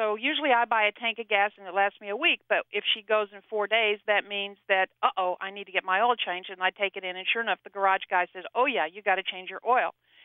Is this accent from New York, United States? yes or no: no; McLean, Virginia, United States; McLean, Virginia.